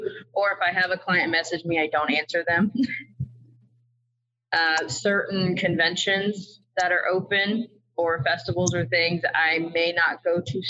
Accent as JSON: {"language": "English", "town": "Tampa", "region": "Florida", "country": "United States", "said": "I hail from Tampa, Florida."}